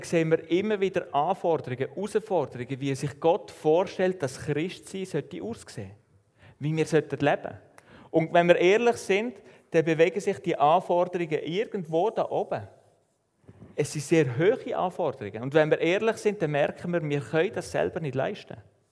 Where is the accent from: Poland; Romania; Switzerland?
Switzerland; Das ist so ein bisschen unser Empfinden als Schweizer.